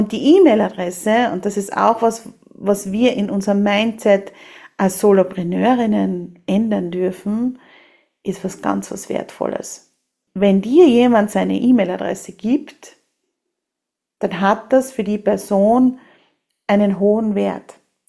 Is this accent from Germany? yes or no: no; Austria; Was nichts kostet, ist nichts wert, sagt man bei uns in Österreich.